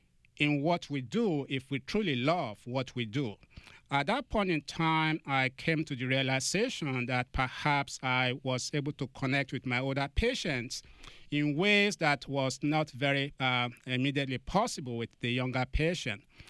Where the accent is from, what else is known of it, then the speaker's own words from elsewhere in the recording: Nigeria; Growing up in Nigeria in those days was a little bit of a challenge.